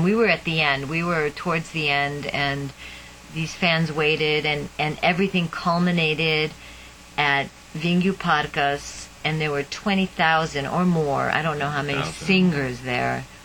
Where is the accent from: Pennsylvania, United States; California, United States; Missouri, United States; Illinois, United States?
Illinois, United States; Chicago; born there; I was born in Chicago.